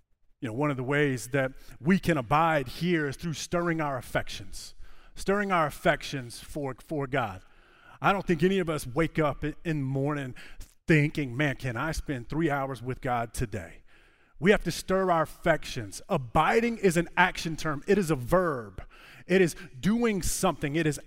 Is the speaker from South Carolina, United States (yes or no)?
yes; Charleston, South Carolina, United States; now in North Carolina, United States; I'm from Charleston, and so that's where Ashley and I lived for 12 years before we moved up here.